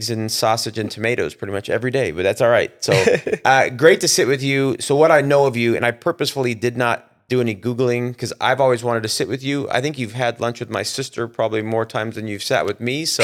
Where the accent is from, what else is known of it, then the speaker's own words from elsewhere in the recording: Tucson, Arizona, United States; I'm just going from the Tucsonan's perspective, but he basically had the guts to go or the bolas to go create a community out south of Tucson, which has boomed.